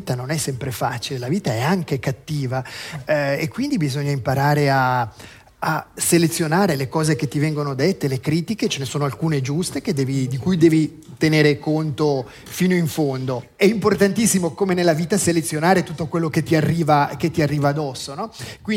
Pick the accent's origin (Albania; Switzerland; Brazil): Switzerland; Lugano, Ticino; born there; Perché io sono nato a Lugano, vivo a Lugano, mi piace tanto Lugano